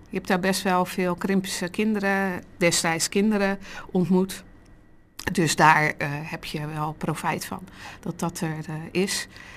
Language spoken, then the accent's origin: Dutch; Rotterdam, South Holland, Netherlands; born there; Op Rotterdam-Zuid.